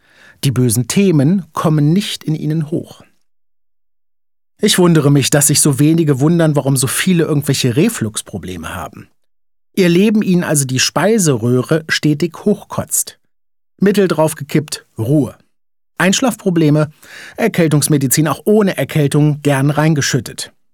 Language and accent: German; Hanover, Lower Saxony, Germany; Ich komme aus Fahrenwald, Arbeiterviertel, Kontinentalwerk, Wohnhäusereien mit immensem Dämmmaterial.